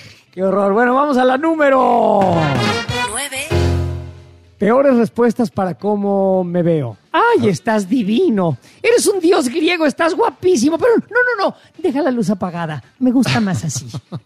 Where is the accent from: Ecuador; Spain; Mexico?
Mexico; ¿Somos felices los mexicanos en el sexo?